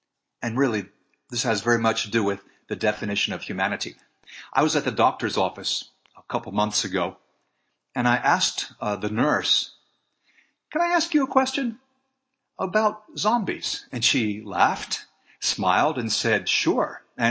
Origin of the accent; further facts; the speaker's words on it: Atlanta, Georgia, United States; When I told them that I was from Atlanta, some of the enthusiasm that came my way was because I live in the area where The Walking Dead is filmed.